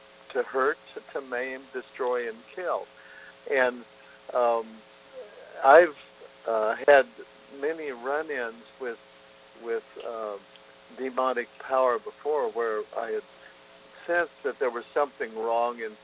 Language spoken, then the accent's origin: English; Kansas, United States; Growing up in Kansas and the Midwest, I was in what you would call a dry county.